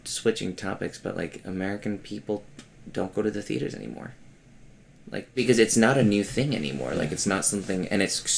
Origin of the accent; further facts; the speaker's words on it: China; because I couldn't find it because I grew up in China.